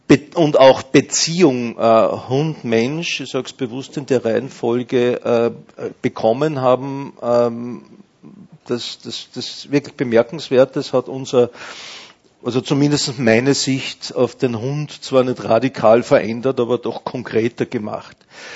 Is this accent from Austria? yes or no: yes; Austria; Als Österreicher bin ich ein Anhänger des Binnen-Eis.